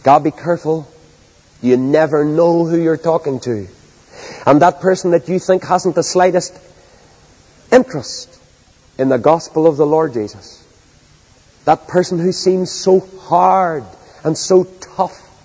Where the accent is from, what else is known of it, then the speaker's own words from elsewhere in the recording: Northern Ireland, United Kingdom; when he heard my accent, he was all intrigued about Northern Ireland.